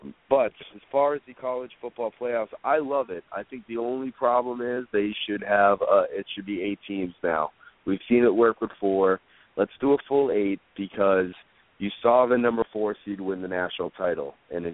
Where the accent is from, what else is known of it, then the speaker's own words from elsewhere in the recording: New England, United States; Well, yep. I'm from New England through and through.